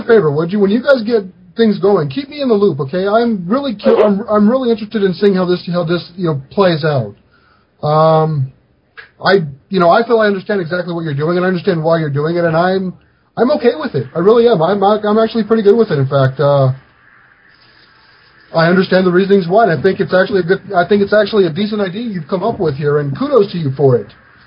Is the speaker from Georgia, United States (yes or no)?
no; New Mexico, United States; I grew up in the Southwest. Right? I grew up in the Southwest. I mean, I grew up in New Mexico. I know the cowboys.